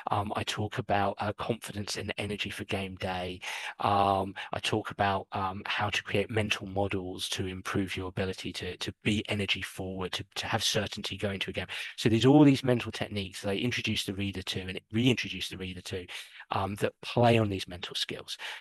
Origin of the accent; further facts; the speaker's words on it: England, United Kingdom; As an Englishman